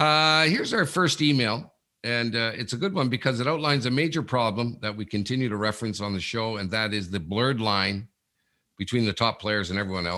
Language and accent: English; Sudbury, Ontario, Canada; And that's from Patrick Chartier, who's from my hometown in Sudbury.